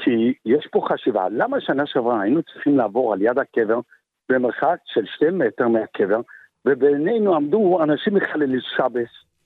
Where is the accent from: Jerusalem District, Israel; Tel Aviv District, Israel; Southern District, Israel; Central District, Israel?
Jerusalem District, Israel; Jerusalem; אני ירושלמי, דור שביעי